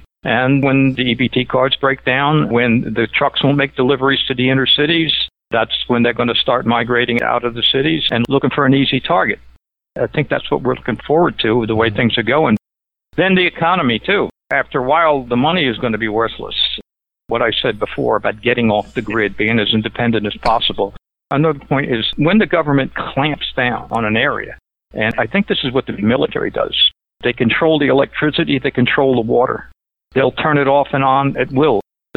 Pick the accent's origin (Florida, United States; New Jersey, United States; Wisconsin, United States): New Jersey, United States; Camden; Adam, I was from New Jersey and Camden.